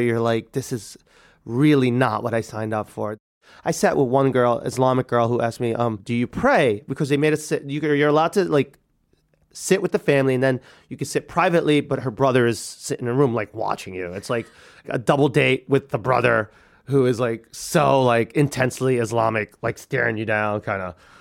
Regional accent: New York, United States; And like, I'm like from New York. I'm like dying here.

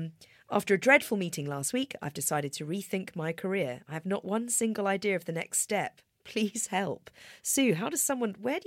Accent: New Zealand; I'm now 47. I'm originally from New Zealand. I've worked in Sydney, London, San Francisco

